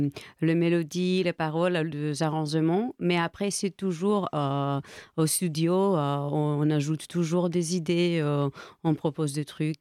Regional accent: Greece; now in Paris, France; Ça fait 5 ans que je suis à Paris, parce que je viens de la Grèce, donc avant j'étais là-bas.

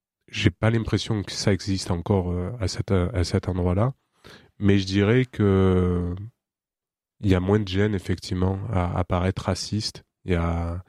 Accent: Marseille, Provence-Alpes-Côte d'Azur, France; quand je suis arrivé ici, dans la Drôme, il y a 10 ans, je venais de Marseille.

